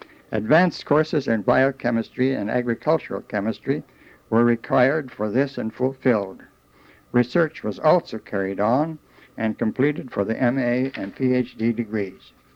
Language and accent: English; Oshkosh, Wisconsin, United States; born there; I was born in Oshkosh, Wisconsin on January 5th, 1901.